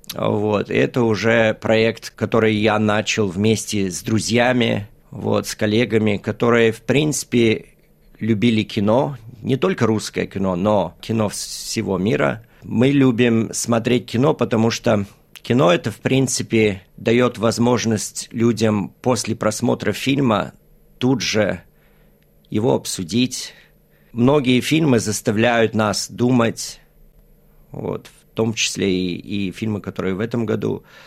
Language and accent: Russian; Australia; третье поколение. Я родился в Австралии, проучился здесь, да, потом даже высшее образование получил.